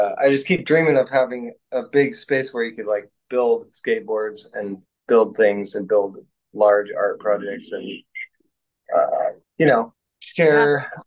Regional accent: Roseburg, Oregon, United States; I grew up in Roseburg. I was born here and raised

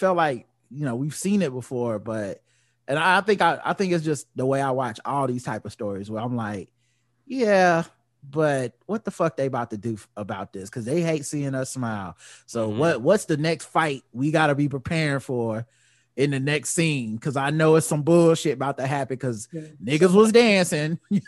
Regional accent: North Carolina, United States; shout out to North Carolina, my home state.

